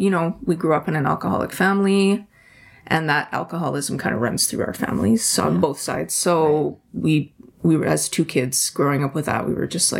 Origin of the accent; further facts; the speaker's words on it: Windsor, Ontario, Canada; born there; I was born in Windsor. So that's Windsor, Ontario is Atawandaron, Anishinaabeg, and Haudenosaunee territory.